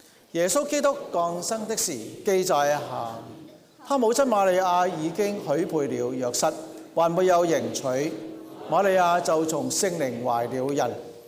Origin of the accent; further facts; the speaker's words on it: China; 指腹为婚，我们中国人是吧